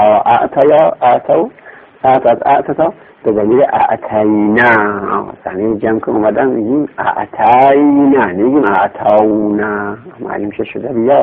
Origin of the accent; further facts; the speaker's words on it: Lorestan, Iran; accent: Lorestani; ولی لهجه ما لرستانی ها مخصوصا در ترهان ما و عادی نوند ما هم چنین میگن